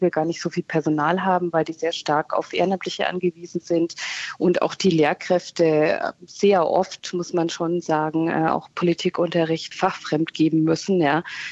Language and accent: German; Nuremberg, Bavaria, Germany; Also in meiner Heimatstadt Nürnberg